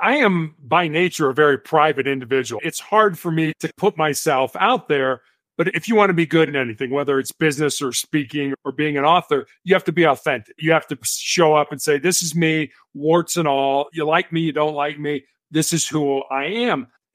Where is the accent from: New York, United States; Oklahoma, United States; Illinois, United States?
Illinois, United States; Chicago; I grew up on the South Side of Chicago. I am the oldest of three boys.